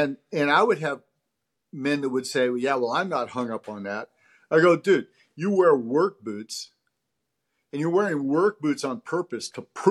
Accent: California, United States; I grew up in California on the coast.

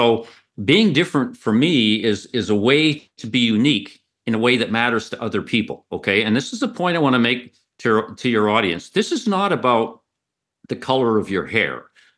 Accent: Kimberley, British Columbia, Canada; So I was born and raised in a little place in British Columbia, Canada, called Kimberley, the highest city in Canada.

